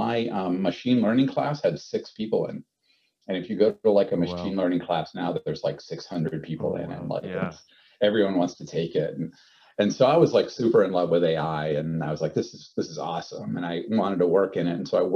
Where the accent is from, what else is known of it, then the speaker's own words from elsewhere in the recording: Wisconsin, United States; I'm American, right? Grew up in the central part of the U.S., Wisconsin, working class kid, worked my way through college.